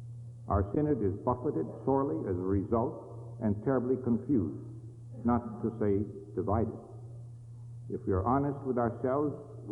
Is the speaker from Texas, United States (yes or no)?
no; Milwaukee, Wisconsin, United States; some of us who had the good fortune of growing up in Milwaukee